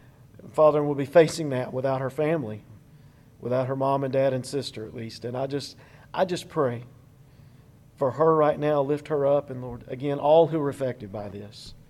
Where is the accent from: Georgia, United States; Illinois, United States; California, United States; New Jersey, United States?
Georgia, United States; Smyrna; And I grew up in Smyrna in Cobb County.